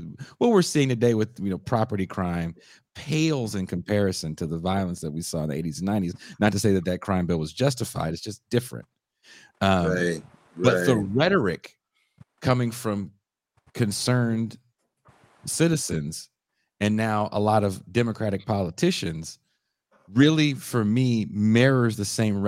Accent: Richmond, California, United States; also born or lived in Oakland; I'm from down the road, and I was born in Oakland, grew up in Richmond, California.

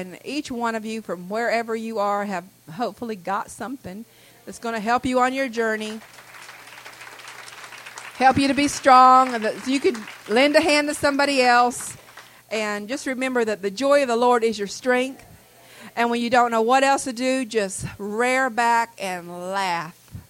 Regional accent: North Carolina, United States; I'm from the East Coast in North Carolina.

